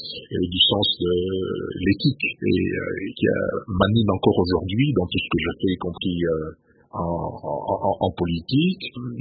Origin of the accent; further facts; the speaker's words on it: Lubumbashi, Haut-Katanga, DR Congo; also born or lived in Brussels, Belgium; je suis un gamin de la ville, comme on dit. Je suis né à Lubumbashi, où j'ai grandi et fait mes études primaires. Ça s'appelait le lycée Kuele, l'ancien Athénée Royal. J'ai ensuite poursuivi des études à Bruxelles, au niveau universitaire